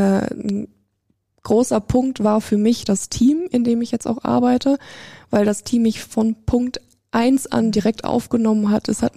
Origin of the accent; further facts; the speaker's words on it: Brilon, North Rhine-Westphalia, Germany; Ich komme hier aus Brilon und dachte mir, ja, vielleicht soll es dann irgendwas Naheres sein.